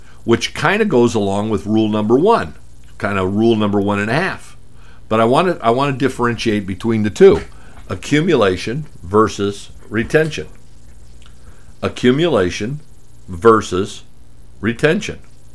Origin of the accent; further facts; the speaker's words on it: Arizona, United States; I grew up in Arizona, which was the copper state.